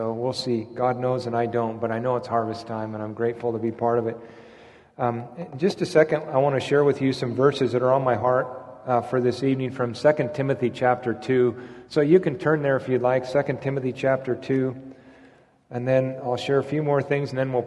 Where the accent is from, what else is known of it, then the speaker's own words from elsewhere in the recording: California, United States; people like myself, who I came from California, the land of fruits and nuts. I don't know, left coast. Yeah, I know all those jokes. I was an accountant there